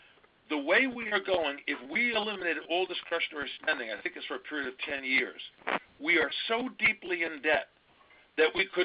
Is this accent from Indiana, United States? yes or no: no; Vermont, United States; I'm from Vermont.